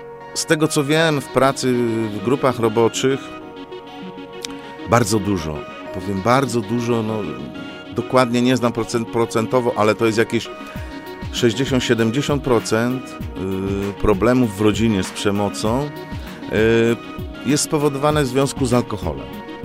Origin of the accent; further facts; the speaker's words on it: Częstochowa, Silesian Voivodeship, Poland; jest piękne miasto, jestem rodowitym częstochowianinem i kocham swoje miasto.